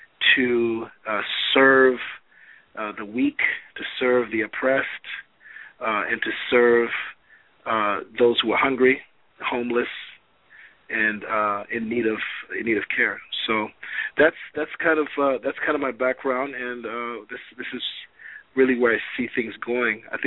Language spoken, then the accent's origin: English; United States; born there; I'm a Nigerian American. I was born here in the States, but my father immigrated to the United States in the 60s.